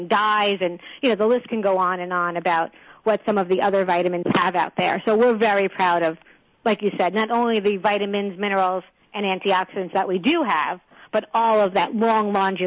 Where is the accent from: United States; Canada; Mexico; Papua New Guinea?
United States; New York; I must say I am from New York, so I met with the aides of some New York senators and congressmen.